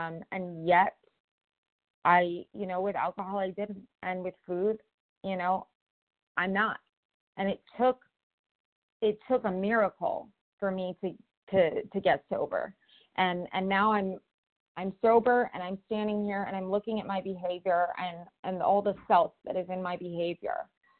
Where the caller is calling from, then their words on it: California, United States; I'm calling from California.